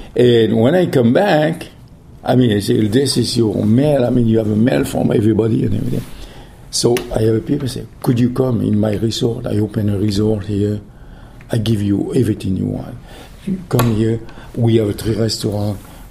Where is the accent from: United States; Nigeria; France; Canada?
France; Millau, Occitania; I built up a house in, the house was in Millau, in my hometown.